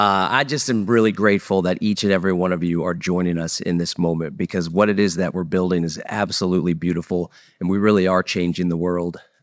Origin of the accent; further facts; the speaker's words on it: Texas, United States; All right, so … I hail from Texas, which, yes, we do consider it to be its own thing, separate from the United States of America.